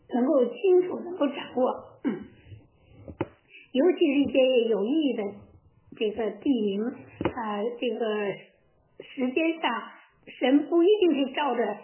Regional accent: Shijiazhuang, Hebei, China; 这个比如我来自那个石家庄

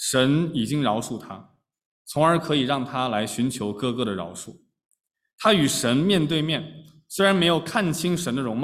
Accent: China; 我们中国人都很讲面子

